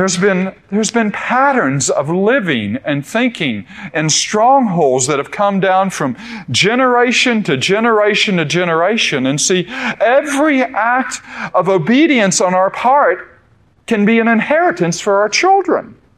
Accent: Daytona Beach, Florida, United States; Growing up in Daytona Beach, Florida, and my father an athlete, and back in the 1950s and early 60s, riding down the beach every day, and we lived a few blocks from the beach and always had a dune buggy

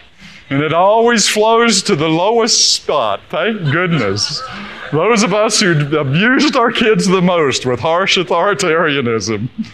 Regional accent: Daytona Beach, Florida, United States; I think of it growing up in Daytona Beach, Florida, where hurricanes would come nearby or come through every now and then.

